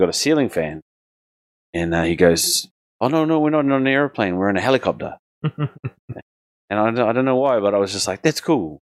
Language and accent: English; New Zealand; that welcoming spirit that's characterized so much of, growing up in New Zealand.